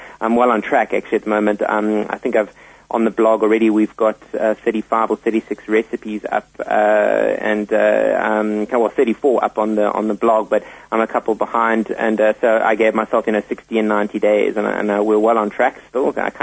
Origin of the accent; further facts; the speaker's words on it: Durban, KwaZulu-Natal, South Africa; I grew up in Durban